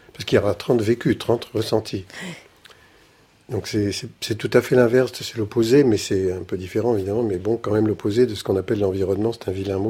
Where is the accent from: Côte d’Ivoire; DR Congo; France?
France; Nouvelle-Aquitaine; si on met quelqu'un du Limousin, moi je suis du Limousin